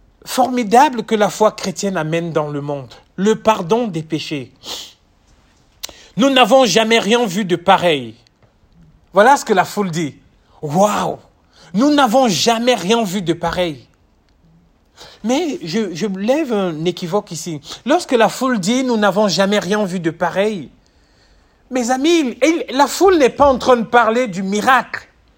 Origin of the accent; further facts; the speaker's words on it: Cameroon; Chez moi, je suis du Cameroun, et au Cameroun, on dit qu'avec la bouche, on peut construire un gratte-ciel.